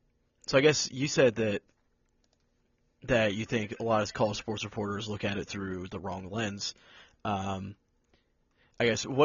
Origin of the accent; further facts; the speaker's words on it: Kansas, United States